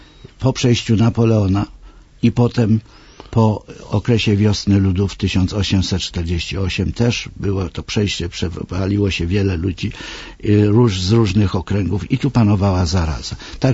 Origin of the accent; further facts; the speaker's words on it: Greater Poland Voivodeship, Poland; born there; ja się urodziłem nad jeziorem, które się nazywało Piotrowskie, a żadnego Piotrowa nie było. Ale historycznie było Piotrowo. To była osada leśna i przylegała do jeziora.